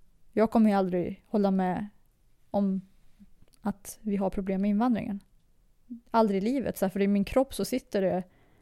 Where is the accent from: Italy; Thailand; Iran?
Iran; now in Sweden; jag kommer från Iran, men jag har bott i Sverige ganska länge.